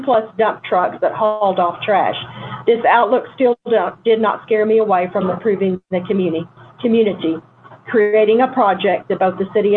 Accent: Texas, United States; I was raised in East Texas and have been part of the BCS community since 2001

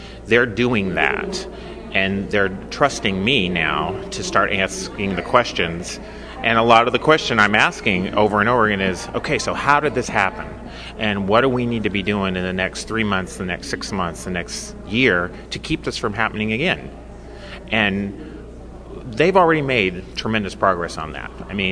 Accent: Kansas, United States; Yeah, I grew up in Kansas. I have my education from KU and K-State

